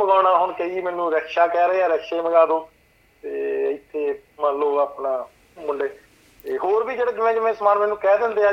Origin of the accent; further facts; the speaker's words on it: Himmatpura, Punjab, India; ਸਾਡੇ ਪਿੰਡ ਜਿਵੇਂ ਹਿੰਮਤਪੁਰੇ ਕਹੀਆਂ ਬਣਦੀਆਂ